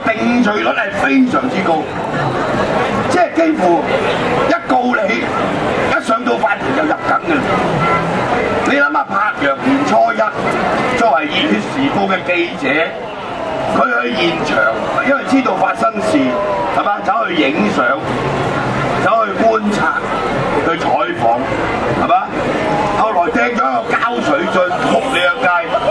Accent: Hong Kong; 佢點樣可以明白我哋香港人需要啲咩啫？

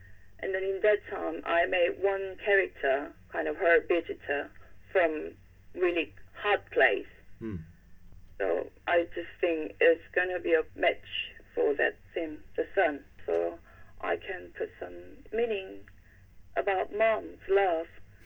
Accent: South Korea; moved away as an adult; now in England, United Kingdom; I was born in Korea and then, you know, in my whole life, just, you know, living in Korea.

